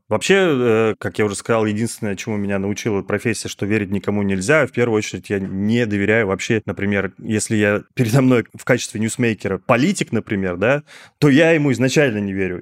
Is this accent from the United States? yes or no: no; Russia; Че, парни, вы откуда? Мы говорим, из России.